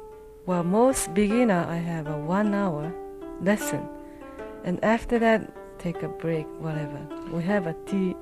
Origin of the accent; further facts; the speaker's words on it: Okinawa, Japan; English is a second language; now in Hawaii, United States; I'm from Okinawa. Here, I live here about 20 years. And I'm teaching kutu here in Hawaii.